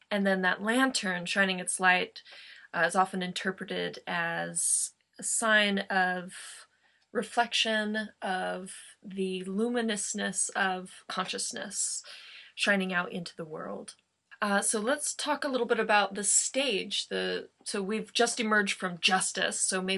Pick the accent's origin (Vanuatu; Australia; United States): United States; Joshua Tree, California; And I've just gotten back from Joshua Tree, my hometown, for a festival.